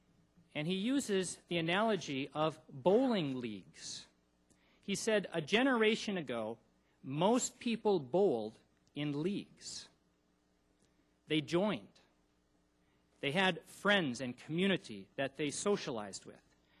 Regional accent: Kirkland, Washington, United States; And I say, well, I'm from Kirkland.

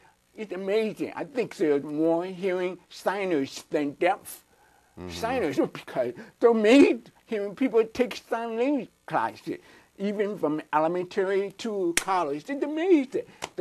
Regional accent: St. Louis, Missouri, United States; born there; I was born in St. Louis, Missouri, and I have four brothers and two sisters.

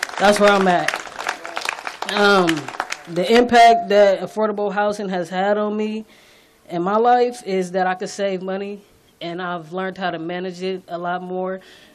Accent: San Francisco, California, United States; I was born and raised here in the Bayview District, mostly on Keith and Revere. Most would call it Bishop Corner.

